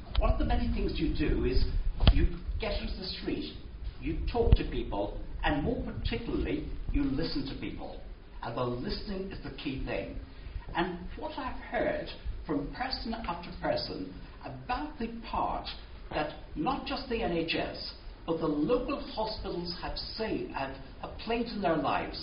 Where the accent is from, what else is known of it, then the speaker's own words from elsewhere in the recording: Ireland; now in United Kingdom; I came from Ireland, a place which then, as I hate to say it now, does not have a National Health Service.